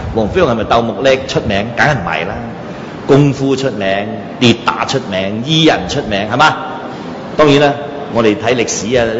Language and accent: Cantonese; Foshan, Guangdong, China; 佛山市係嘛？我本身佛山人啊嘛